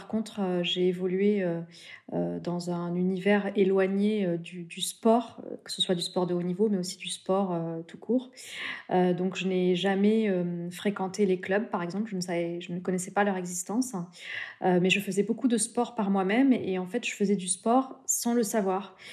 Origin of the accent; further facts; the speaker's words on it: Toulouse, Occitanie, France; also born or lived in Carcassonne; Alors, je suis née à Carcassonne et j'ai grandi dans une banlieue de Toulouse.